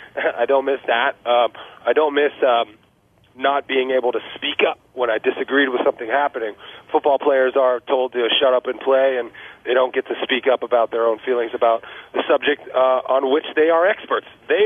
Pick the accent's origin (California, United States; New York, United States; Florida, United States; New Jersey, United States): California, United States; San Jose; born or raised there; moved away as an adult